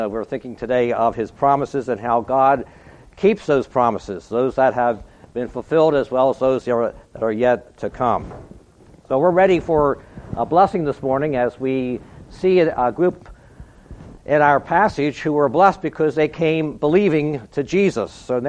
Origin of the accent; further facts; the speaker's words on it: Philadelphia, Pennsylvania, United States; Kurt just mentioned that we hail from Philadelphia